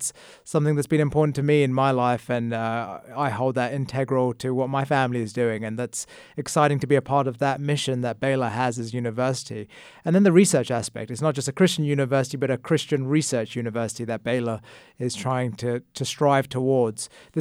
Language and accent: English; London, United Kingdom; You know, I loved growing up in London. I was born and raised there. And to be honest, I never wanted to leave London.